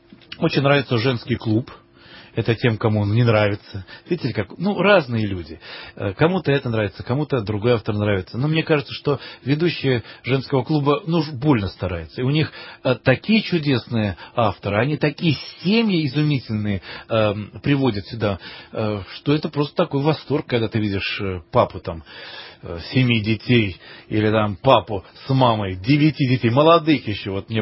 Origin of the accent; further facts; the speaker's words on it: Odesa, Odesa Oblast, Ukraine; я сам вырос в Одессе, на Украине, закончил Одесский университет.